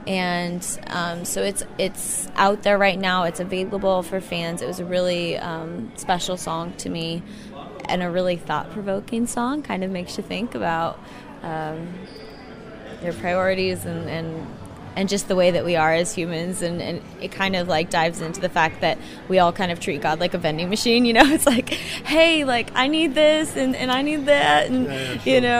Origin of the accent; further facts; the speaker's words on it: Kodiak, Alaska, United States; also born or lived in Lynden, Washington; now in Nashville, United States; I grew up in Kodiak, Alaska, and then Linden, Washington, and then I moved to Nashville quite a while ago, and Nashville's home now.